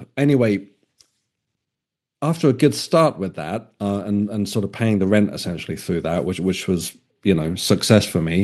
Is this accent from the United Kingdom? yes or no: yes; Isle of Wight, South East England, United Kingdom; moved away as an adult; also born or lived in Helsinki; I grew up on the Isle of Wight. When I hit my 20s, I moved to Helsinki in Finland.